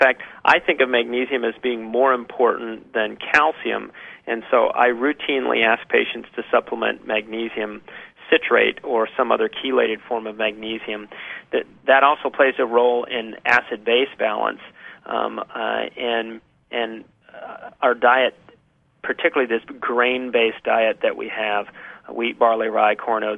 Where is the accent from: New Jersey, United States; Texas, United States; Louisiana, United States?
Texas, United States; Houston; I just turned 50 this year, and I grew up in Houston, Texas, and so and I was on a swim team as a kid